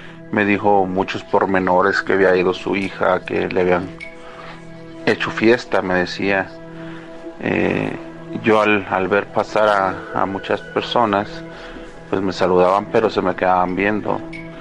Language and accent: Spanish; León, Guanajuato, Mexico; Yo soy de León, Guanajuato.